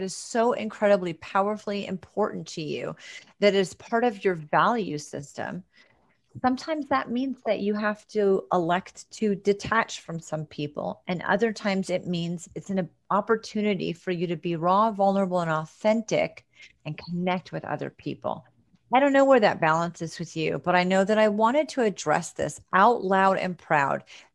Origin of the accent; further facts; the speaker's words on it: New England, United States; Not only am I a Christian woman, but I am also from New England.